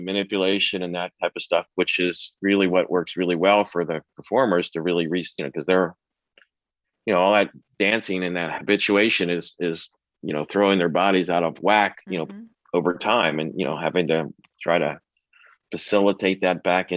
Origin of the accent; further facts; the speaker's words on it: Philadelphia, Pennsylvania, United States; And she had gone to Temple, and I'm from Philly.